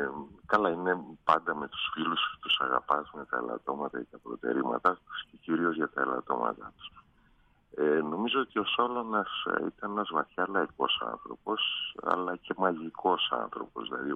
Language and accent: Greek; Crete, Greece; του είπα ότι είμαι από την Κρήτη